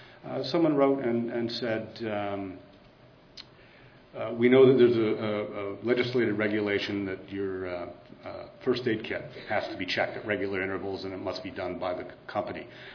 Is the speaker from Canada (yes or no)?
yes; Canada; And yes, because we are Canadian, we do it in two official languages.